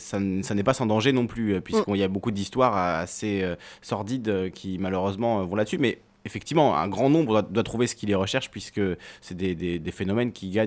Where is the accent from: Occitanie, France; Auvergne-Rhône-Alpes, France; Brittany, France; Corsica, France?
Corsica, France; Moi-même, je suis corse, et en Corse, pour la Saint-Jean, on dresse